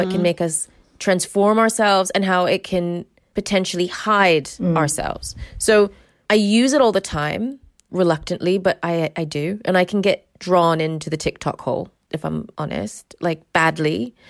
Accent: United States; I also have a podcast called Psycho Mama, and I am American, but I've lived in this country like 30 years.

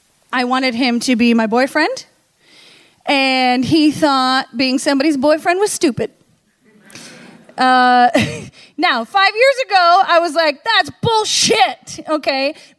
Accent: the North, United States; And I was from the North and we just, you know, this was before the internet, right?

